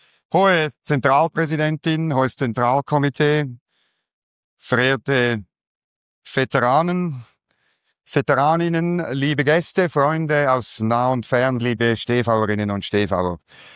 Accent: Switzerland; Erstens wissen wir alle, dass wir als Schweizer mehr persönliche Freiheit genießen

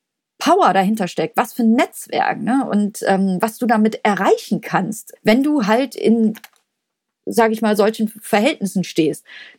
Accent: Cologne, North Rhine-Westphalia, Germany; Also für mich als Kölner, ich habe da gewisse Sympathien, wenn sich jemand verkleiden möchte.

